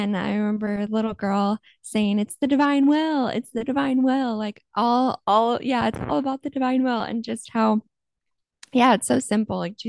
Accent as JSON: {"language": "English", "region": "Minnesota", "country": "United States", "tie": "born or raised there", "said": "at my hometown church in Minnesota."}